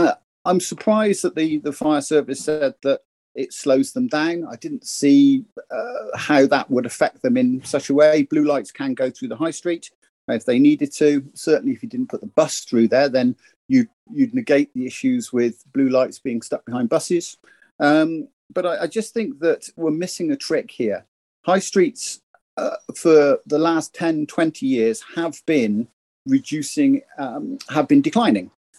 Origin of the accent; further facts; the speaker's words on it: Clevedon, South West England, United Kingdom; also born or lived in Wells; I was born in Wells in Somerset. I was brought up in Clevedon. I know market towns well.